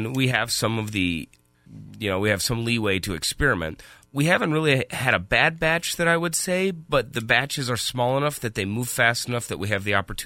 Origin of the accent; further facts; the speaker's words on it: South Dakota, United States; I still remember, I grew up in the Black Hills, and driving over to Newcastle, Wyoming, just to be able to pick up Fat Tire.